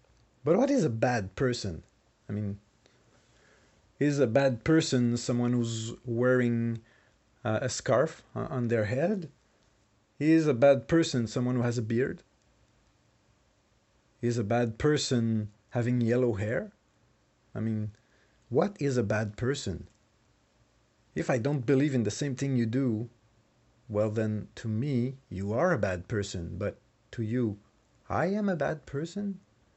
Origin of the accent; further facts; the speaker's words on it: Canada; I am a Canadian living in the province of Quebec.